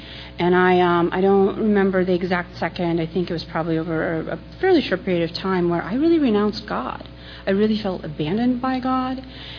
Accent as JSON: {"language": "English", "country": "Poland", "said": "I am originally from Europe. I'm originally from Poland, and my parents were political refugees fleeing communism."}